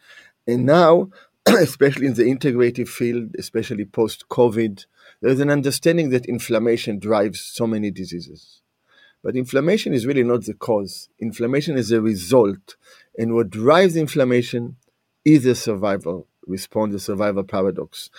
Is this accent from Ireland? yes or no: no; Israel; accent: Israeli; moved away as an adult; now in United States; My accent comes from Israel. I'm a native of Israel. I went to medical school in Israel. And right now I've been in the United States for about 33 years.